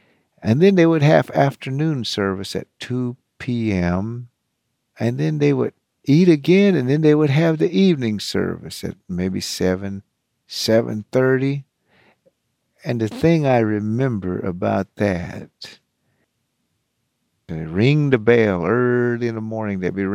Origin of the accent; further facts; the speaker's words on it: Hobart, Oklahoma, United States; my parents were quite old, and they just talk Kiowa all the time around the house. But I grew up in Hobart, Oklahoma.